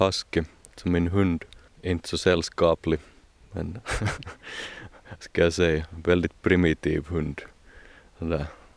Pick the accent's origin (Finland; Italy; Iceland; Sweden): Finland; Kokkola, Central Ostrobothnia; Alltså jag har nog jobbat länge på en bok om just Kokkola som är min hemstad.